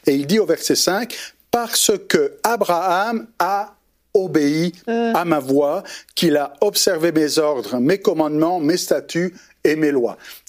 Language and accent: French; Quebec, Canada; Je suis québécois, là.